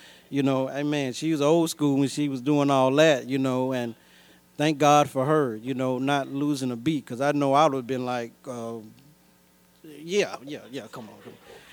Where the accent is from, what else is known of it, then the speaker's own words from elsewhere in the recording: East St. Louis, Illinois, United States; I remember growing up in East St. Louis, I wanted to play baseball like Kevin Riggs.